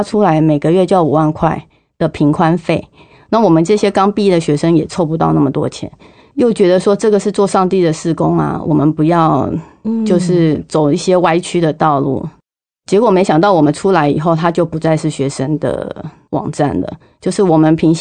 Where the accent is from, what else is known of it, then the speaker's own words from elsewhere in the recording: Kaohsiung, Taiwan; 我是高雄人，那边有个春秋阁，